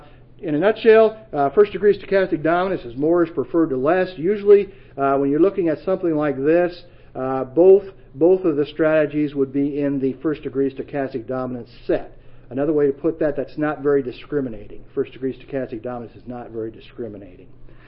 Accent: Nebraska, United States; I'm from Nebraska

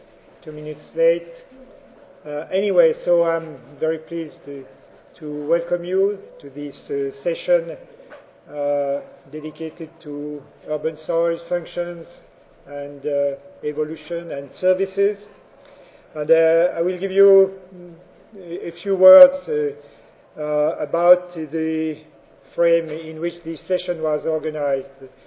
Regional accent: France; English is a second language; And you may have guessed I'm from France.

